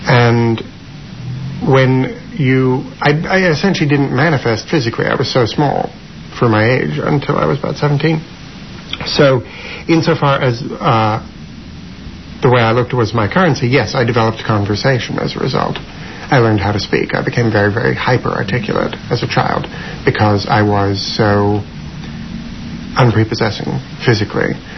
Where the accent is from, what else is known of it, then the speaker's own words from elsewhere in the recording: Canada; now in New York, United States; the fact that I'm Jewish is the filter through which I see everything. The fact that I live in New York is the filter through which I see everything. The fact that I was born and raised in Canada.